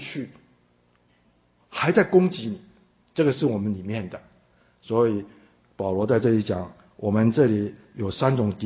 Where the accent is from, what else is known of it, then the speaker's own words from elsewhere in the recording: China; 其实我们从中国来的弟兄姐妹